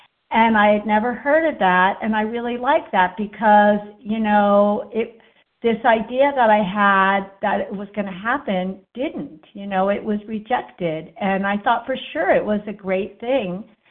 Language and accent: English; Virginia, United States; from Virginia, Southwest Virginia.